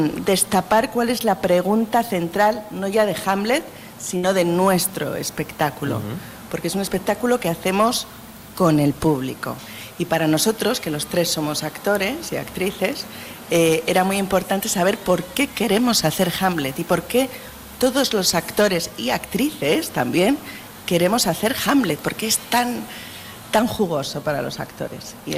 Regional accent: Asturias, Spain; Somos de Asturias, no estamos tan acostumbrados a este calor

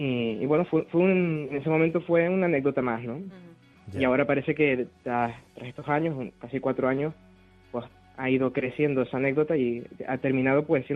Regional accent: Canary Islands, Spain; accent: Canarian; Sí, yo soy canario, no, soy canario, vale. De Tenerife.

